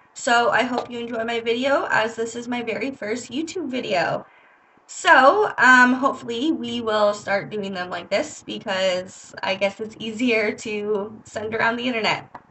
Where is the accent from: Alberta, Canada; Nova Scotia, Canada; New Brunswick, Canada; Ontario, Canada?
Ontario, Canada; Midland; because I am from Midland, Ontario.